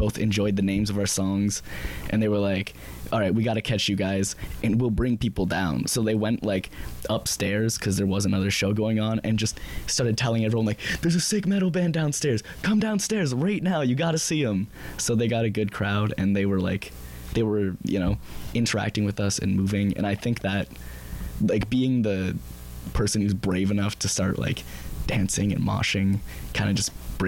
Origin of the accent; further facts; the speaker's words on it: Deseronto, Ontario, Canada; I'll say it. We're from Deserano.